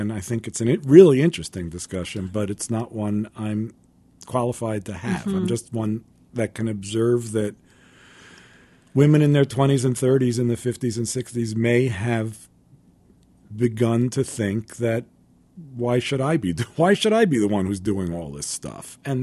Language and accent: English; New York, United States; I lived in New York. I grew up in New York. I was exposed to a lot of great food.